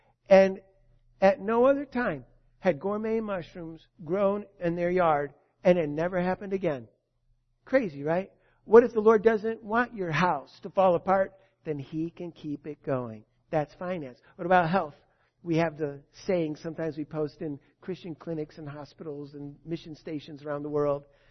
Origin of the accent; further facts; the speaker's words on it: Chicago, Illinois, United States; But I grew up in the Chicago area.